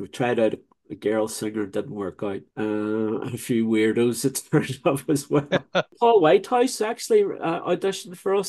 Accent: Derry, Northern Ireland, United Kingdom; now in London, United Kingdom; 40th anniversary of us coming to London. We came in October 84. And, you know, if you can imagine, we're coming from Derry.

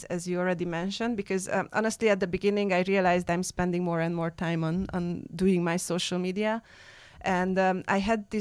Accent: Romania; English is a second language; because I'm Hungarian from Romania.

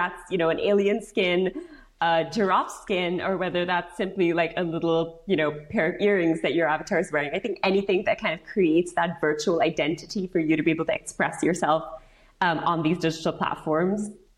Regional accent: Bangalore, Karnataka, India; I grew up in Bangalore in South India, where, you know, everyone's an engineer.

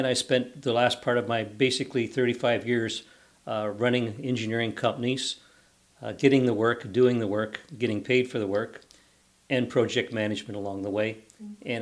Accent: London, Ontario, Canada; I'm 69 years old. I was born and raised in London, Ontario, and I'm a retired professional engineer.

